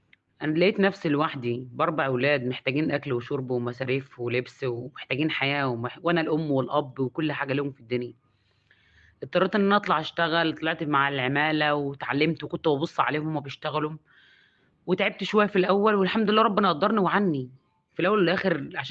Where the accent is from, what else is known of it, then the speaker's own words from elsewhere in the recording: Mansoura, Dakahlia, Egypt; أنا من منصورة، مركز الجمالة الأهلية